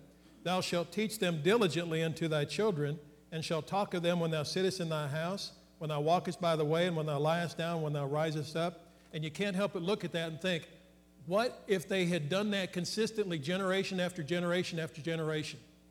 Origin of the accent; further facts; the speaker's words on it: Illinois, United States; And in the wintertime, I grew up in Illinois.